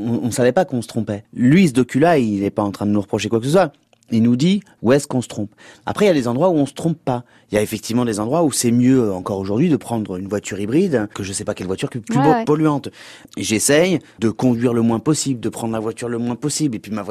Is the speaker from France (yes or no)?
yes; France; Moi je suis français, moi j'aime bien notre bouffe